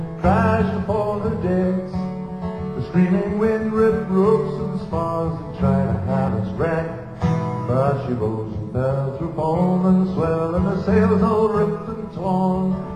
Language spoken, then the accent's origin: English; Croydon, London, United Kingdom; Now, I would love to sound like … I don't. I'm from Croydon, not Mississippi. And so I've had to adapt.